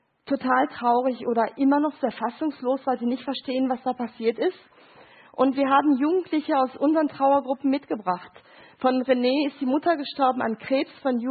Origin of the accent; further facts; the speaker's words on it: Gelsenkirchen, North Rhine-Westphalia, Germany; ich komme aus Gelsenkirchen